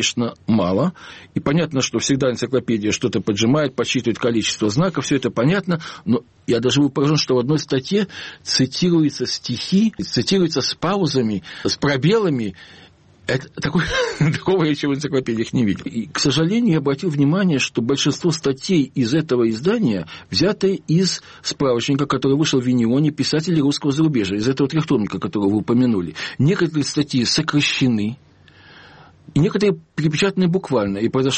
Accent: Kyiv, Ukraine; Я киевлянин, поэтому он меня всегда интересовал.

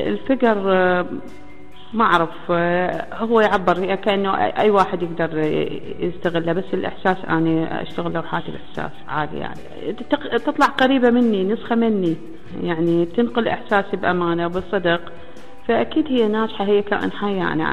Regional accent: Iraq; احنا كبيوت عراقية نحب النخلة موجودة ببيتنا دائما،

